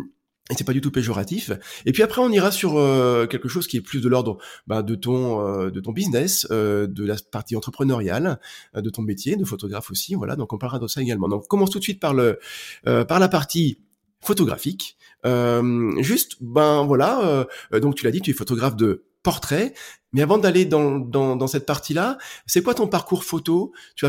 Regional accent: Roanne, Auvergne-Rhône-Alpes, France; born there; Moi, je suis né à Roanne, Loire 42, bon, c'est pas ouf, hein.

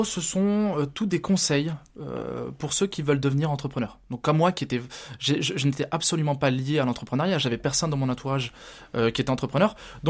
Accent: Hauts-de-France, France; les nordistes, même si nous n'avons pas le soleil, nous sommes au moins autant agréables que les Espagnols.

